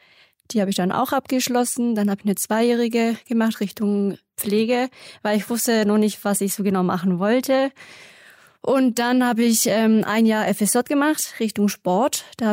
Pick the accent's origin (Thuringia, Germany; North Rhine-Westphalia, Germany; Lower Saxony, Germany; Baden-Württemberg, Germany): Baden-Württemberg, Germany; Herrenberg; born there; now in Nebringen, Germany; Also, ich wohne in Nebring, ich bin in Herrenberg geboren